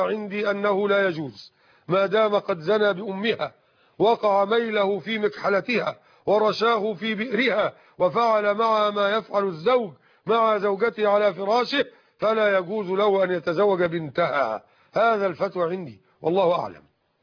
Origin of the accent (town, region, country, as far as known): Egypt